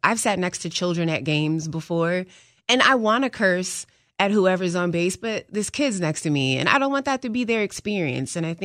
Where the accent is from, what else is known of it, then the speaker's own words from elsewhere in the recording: Ohio, United States; growing up in Ohio, where I would say most of the state are Buckeye fans, even if they don't want to be.